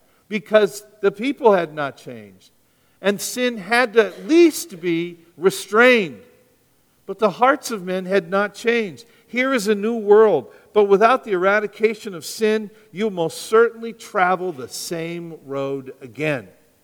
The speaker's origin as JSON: {"language": "English", "region": "Wisconsin", "country": "United States", "tie": "born or raised there", "said": "Now, where I grew up in Wisconsin, there were two Boys Clubs camps near us, Camp Whitcomb and Camp Mason."}